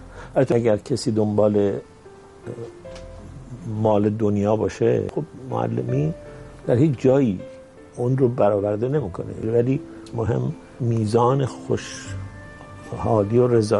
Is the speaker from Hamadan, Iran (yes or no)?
no; Tehran, Tehran Province, Iran; born there; من در تهران به دنیا آمدم، در خیابان ملک شعرهای بهار که خوشبختانه هنوزم ملک شعرهای بهار نام داره، در سال 1327.